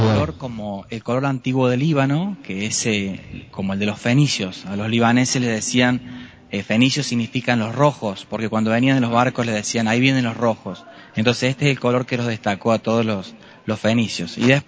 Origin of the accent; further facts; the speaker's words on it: Córdoba, Argentina; soy de Córdoba.